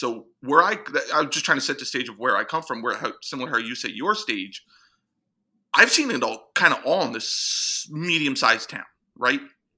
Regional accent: York, Pennsylvania, United States; I grew up in York, Pennsylvania, and it's a unique place. It's not a small city by any means.

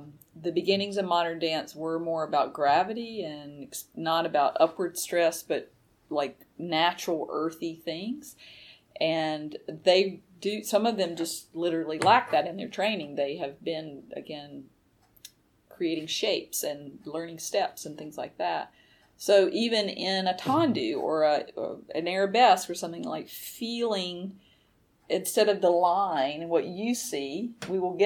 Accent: the South, United States; I was saying growing up in the South, and I am a friendly person

